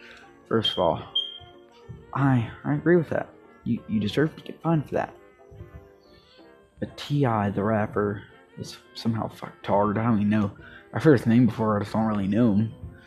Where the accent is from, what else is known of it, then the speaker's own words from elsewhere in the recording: United States; because I'm proud to say I'm an American.